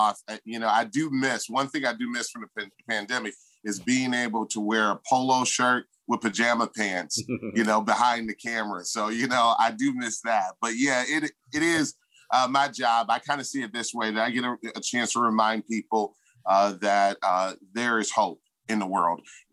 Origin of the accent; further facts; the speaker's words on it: Detroit, Michigan, United States; I think about some of the great mayors in the city that I grew up in. I grew up in Detroit.